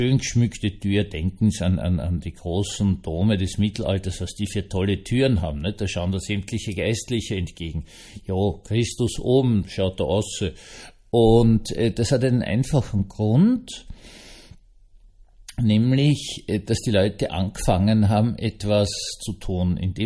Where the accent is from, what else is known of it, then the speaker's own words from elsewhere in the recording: Austria; als Österreicher